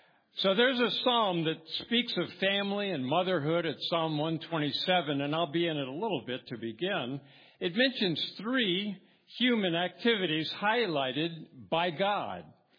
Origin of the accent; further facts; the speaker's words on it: California, United States; I grew up in California, and it's not like it was now.